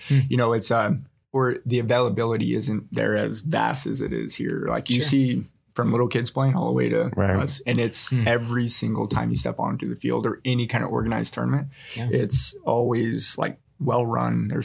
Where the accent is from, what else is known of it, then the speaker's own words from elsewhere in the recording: Fort Collins, Colorado, United States; So I grew up in Fort Collins area up north.